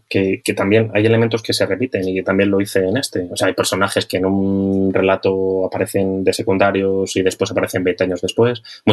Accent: Ávila, Castile and León, Spain; Yo soy de Ávila y Ávila no deja de ser un pueblo grande también.

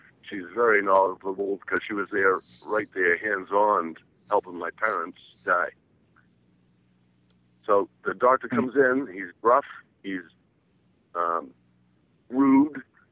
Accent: Maine, United States; I'm from Maine, and I had a comment on your original tooth problem there.

